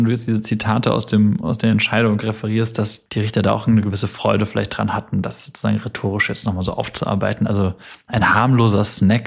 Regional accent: Hesse, Germany; wie man in meiner Heimat in Hesse sagt

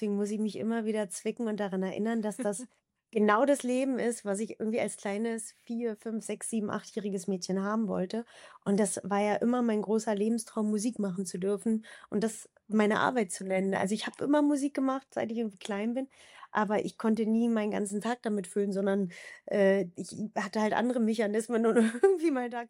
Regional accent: East Germany, Germany; Ich bin im Osten aufgewachsen

